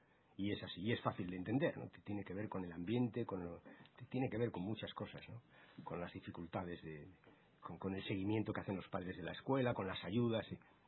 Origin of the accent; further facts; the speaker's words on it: Cantabria, Spain; lo comparas con mi tierra, con Cantabria